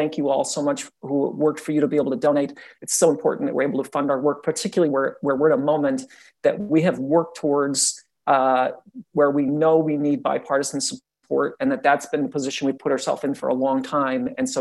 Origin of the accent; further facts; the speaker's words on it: Salt Lake City, Utah, United States; now in San Diego, United States; Where I grew up in Salt Lake City, I've been told that the Salt Lake Tribune is going from a daily to a weekly publication.